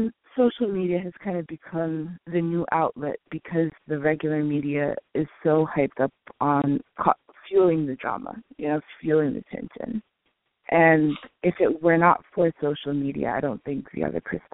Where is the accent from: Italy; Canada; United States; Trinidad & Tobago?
United States; Brooklyn, New York; I am an American Muslim, born and raised in New York, in Brooklyn.